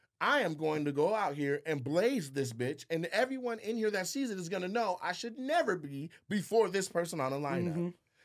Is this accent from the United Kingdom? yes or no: no; Seattle, Washington, United States; I'm from Seattle. We don't have an urban comedy scene like that.